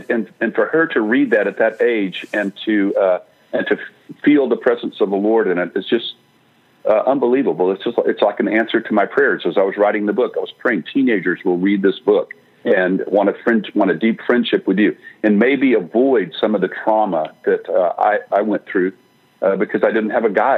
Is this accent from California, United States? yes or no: no; Fort Worth, Texas, United States; I was raised in Fort Worth, Texas.